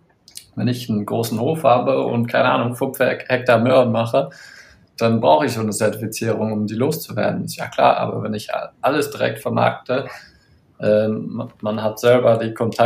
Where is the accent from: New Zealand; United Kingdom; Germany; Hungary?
United Kingdom; Northern Ireland; ich bin auf dem Camp Hill aufgewachsen in Nordirland und da hatten wir einen großen, relativ großen Bauernhof, Kühe, Schweine, Hühner, Garten, das war alles biodynamisch.